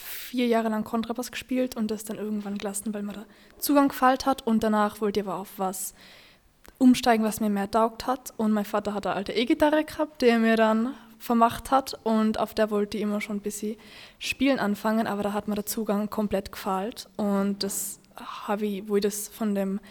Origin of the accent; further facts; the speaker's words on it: Tyrol, Austria; ich bin aus Tirol